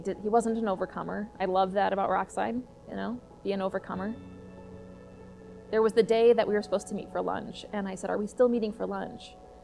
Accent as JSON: {"language": "English", "region": "Minnesota", "country": "United States", "said": "I'm from Minnesota"}